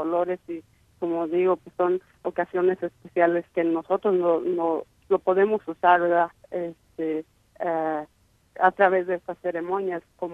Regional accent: Michoacán, Mexico; yo soy del lago de Pátzcuaro, entonces ahí la gente de eso sobrevive

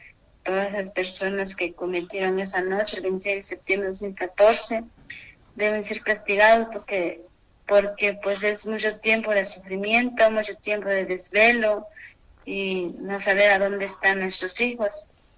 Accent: Cuatzingo de las Montañas, Guerrero, Mexico; Mi pueblo se llama Cuatzingo de las Montañas, municipio de Cuatzingo, Guerrero.

